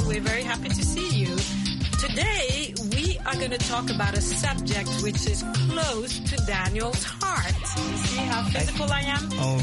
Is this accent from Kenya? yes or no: yes; Kenya; I grew up with a lot of bicycles where I grew up in Kenya, a lot of bicycles.